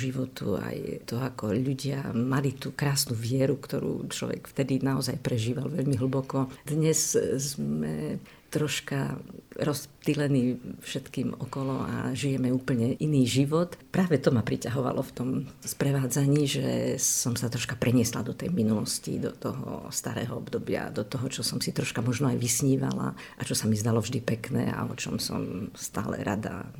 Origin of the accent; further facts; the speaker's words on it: Levoča, Prešov Region, Slovakia; also born or lived in Košice; No tak Levoča bola vždy mojim srdcovým korienkom, lebo ja som síce rodáčka z Košic, ale každému vravím, že srdcom z Levoče, lebo trávila som tu detstvo, všetky víkendy, prázdniny boli u mojej starej mami v Levoči a tak tu som kdesi vyrastala